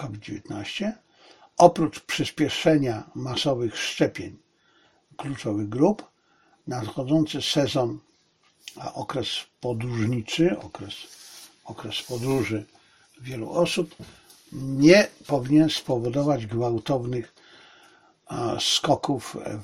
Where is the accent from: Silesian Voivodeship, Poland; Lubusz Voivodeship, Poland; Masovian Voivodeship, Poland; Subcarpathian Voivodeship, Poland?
Silesian Voivodeship, Poland; Zabrze; born there; ja przecież nie urodziłem się w Bielczy, koło Tarnowa, urodziłem się w Zabrzu, ale nie urodziłem się we Lwowie.